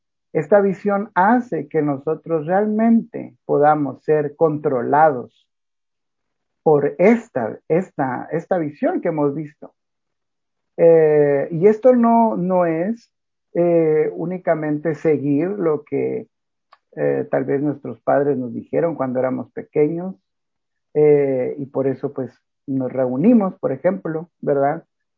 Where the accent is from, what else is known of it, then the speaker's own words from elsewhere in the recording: Guatemala; Soy originario de Guatemala y sirvo aquí en la iglesia en Guatemala.